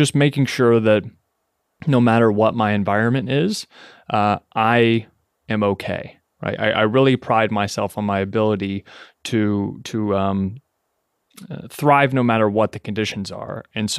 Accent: Kentucky, United States; moved away as an adult; also born or lived in Lexington, Kentucky; now in New York City, United States; I was born and raised in Kentucky, right? In a 20,000 person small town. And then I moved to Lexington, Kentucky for college to go to university.

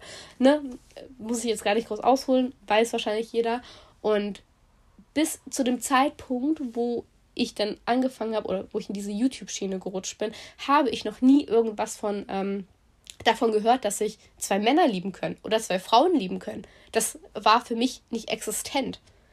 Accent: Bautzen, Saxony, Germany; ich bin in Sachsen aufgewachsen. Ich sage jetzt einfach Bautzen. Es ist der Landkreis Bautzen

